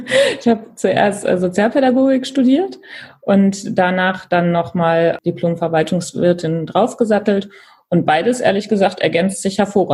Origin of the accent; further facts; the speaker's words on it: Wermelskirchen, North Rhine-Westphalia, Germany; also born or lived in Remscheid; Ja, ich bin Wermelskirchnerin durch und durch. Ich bin zwar tatsächlich in Remscheid geboren, aber direkt mit ein paar Monaten nach Wermelskirchen übergesiedelt und mit meiner Familie und bin hier aufgewachsen.